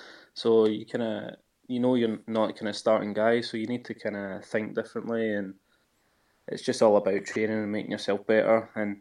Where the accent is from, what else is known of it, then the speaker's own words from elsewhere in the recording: Glasgow, Scotland, United Kingdom; You know, I'm from Glasgow. I work here. You know, my family's here